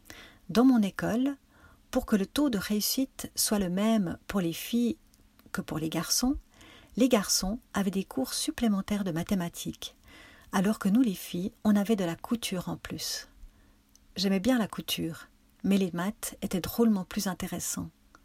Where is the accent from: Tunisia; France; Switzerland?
Switzerland; born there; j'ai 54 ans. Je suis née en Suisse. Mes parents sont tous deux italiens.